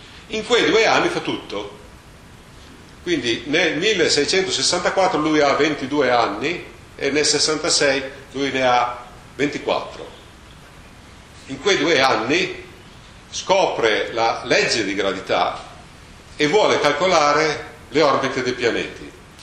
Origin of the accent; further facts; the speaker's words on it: Lombardy, Italy; Ci sono ancora dei proverbi al mio paese, io sono vicino a Mantova